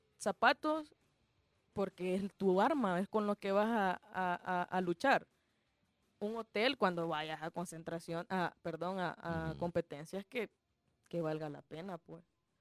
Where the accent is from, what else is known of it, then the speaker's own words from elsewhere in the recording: El Salvador; somos salvadoreños antes que cualquier otra cosa.